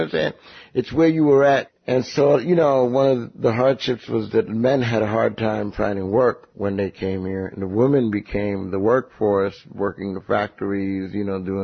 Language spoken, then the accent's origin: English; New York, United States; also born or lived in Queens, United States; I was born in Long Island City, or Queens, because it says Queens, New York on my thingamajig.